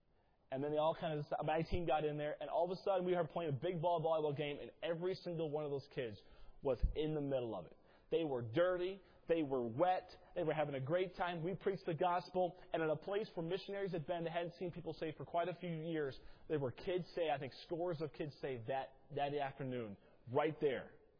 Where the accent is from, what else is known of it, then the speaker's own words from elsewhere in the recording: San Francisco, California, United States; I'm from San Francisco.